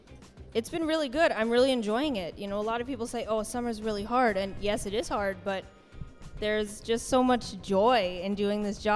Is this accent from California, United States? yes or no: yes; San Francisco, California, United States; I'm from San Francisco, California, and I've been associated with camp for 14 years.